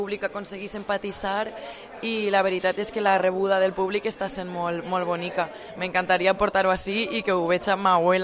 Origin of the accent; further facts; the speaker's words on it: Vila-real, Valencian Community, Spain; also born or lived in Barcelona; sóc d'ací de Villarreal de tota la vida.